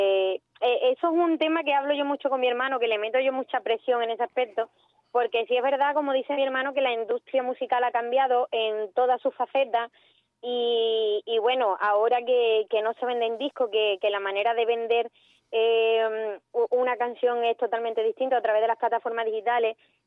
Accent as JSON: {"language": "Spanish", "town": "Cádiz", "region": "Andalusia", "country": "Spain", "said": "nosotros somos andaluces, somos gaditanos, y eso se nota"}